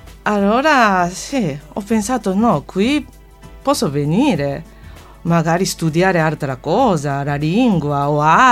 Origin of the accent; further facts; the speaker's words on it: Japan; Italian is a second language; now in Italy; vengo dal Giappone